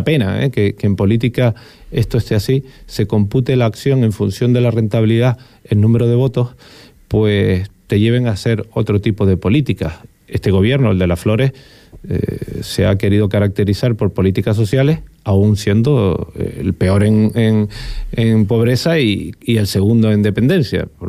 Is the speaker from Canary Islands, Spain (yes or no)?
yes; Los Realejos, Canary Islands, Spain; yo le decía antes que soy de Los Ralejos